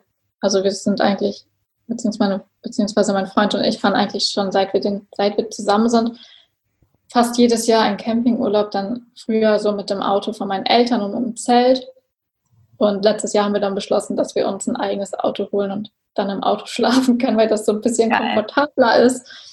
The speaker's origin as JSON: {"language": "German", "region": "Hamburg", "country": "Germany", "said": "Also ich komme aus der Nähe von Hamburg."}